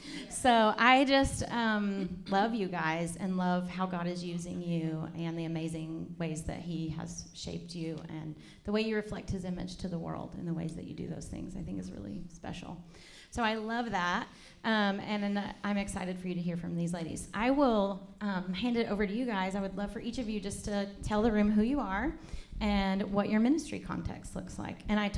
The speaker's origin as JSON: {"language": "English", "town": "Memphis", "region": "Tennessee", "country": "United States", "said": "I'm originally from Memphis. Sometimes when I'm around Southern people, that comes out a little much"}